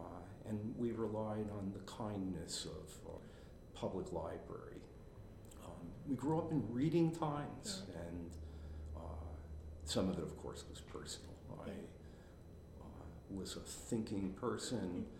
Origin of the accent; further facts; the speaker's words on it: United States; The what was probably the product of growing up in a middle-class American Jewish household